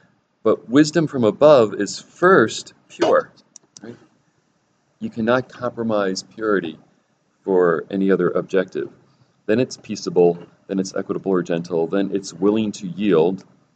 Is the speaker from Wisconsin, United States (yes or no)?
no; New York, United States; because being a native, I figured I could be as hard-headed and as obnoxious as any New Yorker.